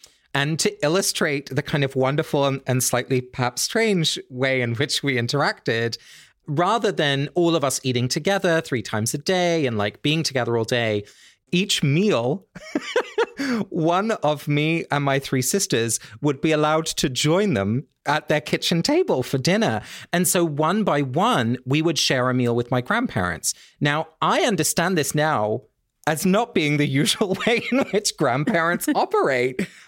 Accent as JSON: {"language": "English", "region": "England", "country": "United Kingdom", "tie": "born or raised there", "said": "They lived in the Netherlands. I grew up in England."}